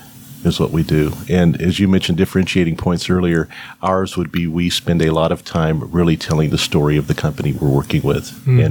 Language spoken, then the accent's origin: English; Wichita, Kansas, United States; now in Arkansas, United States; Well, I'm not originally from Arkansas, but I've lived here longer than I've lived anywhere else in my life. I grew up in Wichita, Kansas.